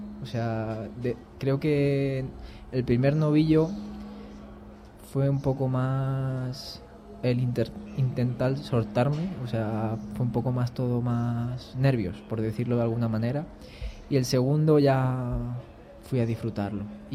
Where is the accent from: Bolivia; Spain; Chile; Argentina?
Spain; Toledo, Castilla-La Mancha; Y no soy madrileño, soy de Toledo, ¿no? Pero sí. Me siento también muy madrileño ahí.